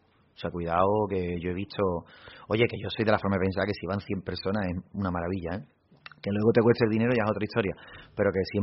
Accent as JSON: {"language": "Spanish", "town": "Cádiz", "region": "Andalusia", "country": "Spain", "said": "Luego, yo soy de Cádiz, entonces el carnaval a tope. Yo vivo en el barrio de la Viña, yo nazco en el Ventidero, pero nos instalamos en el barrio de la Viña, que está al lado"}